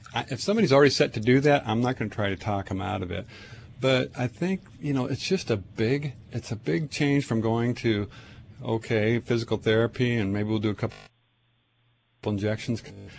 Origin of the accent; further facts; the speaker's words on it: Tacoma, Washington, United States; I grew up in Tacoma as well, kind of north, kind of near Point Defiance.